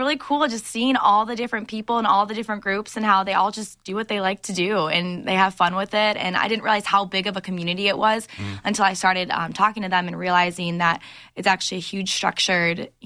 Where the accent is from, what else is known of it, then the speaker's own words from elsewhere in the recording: Toledo, Ohio, United States; obviously. I'm from Toledo, Ohio, 419. Shout out.